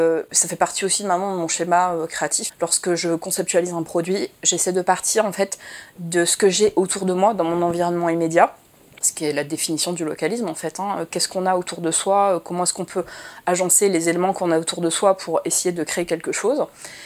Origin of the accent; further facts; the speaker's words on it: Nice, Provence-Alpes-Côte d'Azur, France; J'ai passé à Nice, puisqu'on est originaire de Nice, toutes les deux.